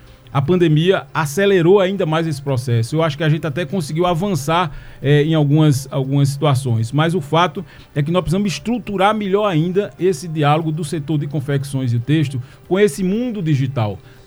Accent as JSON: {"language": "Portuguese", "town": "Surubim", "region": "Pernambuco", "country": "Brazil", "tie": "born or raised there", "said": "Eu sou filho desse Agreste, sou natural do Surubim, conheço muito bem essa realidade."}